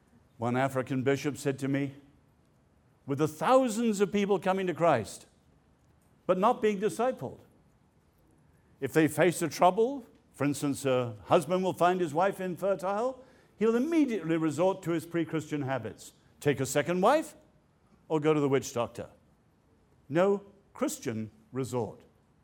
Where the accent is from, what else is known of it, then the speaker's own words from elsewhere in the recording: Ireland; I'm glad to say as an Irishman, our one glorious hour